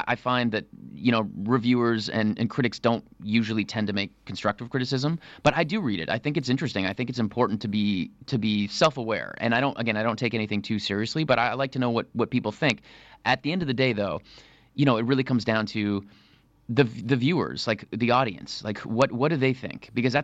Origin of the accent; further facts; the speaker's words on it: Canada; I grew up in Canada.